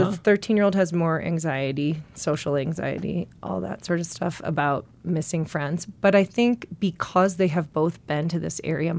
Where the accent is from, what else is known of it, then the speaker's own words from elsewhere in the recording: Milwaukee, Wisconsin, United States; In Milwaukee.